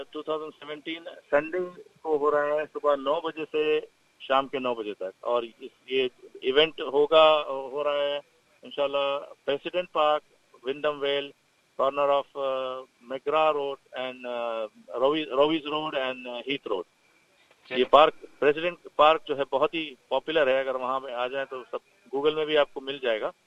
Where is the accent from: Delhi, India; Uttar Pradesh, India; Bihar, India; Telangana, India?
Telangana, India; Hyderabad; now in Australia; میں انڈیا سے حیدرآباد سے تعلق رکھتا ہوں اور میں یہاں سے آسٹریلیا میں تقریباً 20 سال ہو گئے مجھے۔